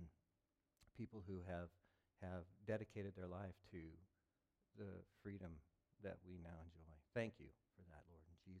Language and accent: English; United States; I think as a people, as an American people, and as we're dual citizens